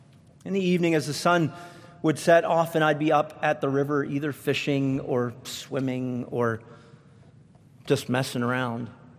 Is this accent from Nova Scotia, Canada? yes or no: yes; Nova Scotia, Canada; where I grew up in Nova Scotia, behind my house, my father had about an acre of a garden.